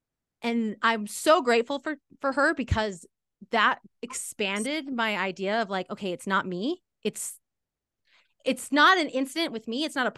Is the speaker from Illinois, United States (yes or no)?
no; Salt Lake City, Utah, United States; from 1 location located in my hometown, Salt Lake City, Utah